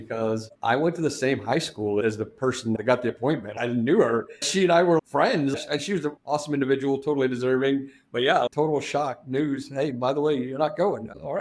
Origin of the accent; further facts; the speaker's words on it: San Antonio, Texas, United States; I'm from San Antonio, so they live in El Paso.